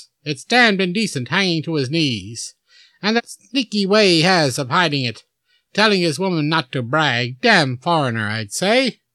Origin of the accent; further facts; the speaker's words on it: Canada; that I'm a Canadian. And this is something a Canadian should not do.